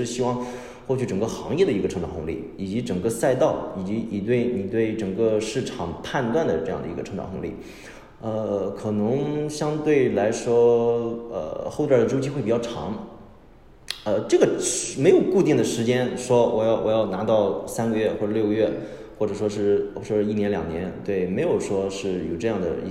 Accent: Shandong, China; 因为我是山东人，这个整个的儒家的文化传统还是在我身上有比较深的一些烙印。

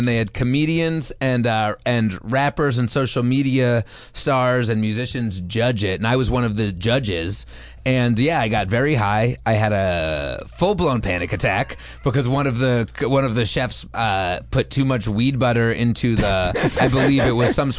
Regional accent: New Jersey, United States; I'm from New Jersey, so maybe they could smell it.

